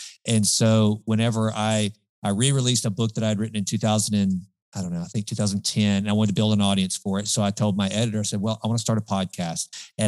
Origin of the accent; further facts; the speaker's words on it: Sulphur Springs, Texas, United States; You're probably going to start at the radio station in my hometown of Sulphur Springs, population 15,000